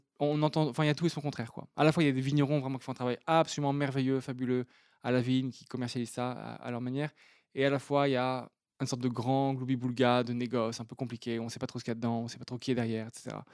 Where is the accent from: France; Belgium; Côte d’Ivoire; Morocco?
France; Le Havre, Normandy; now in Lyon, France; Je viens du Havre.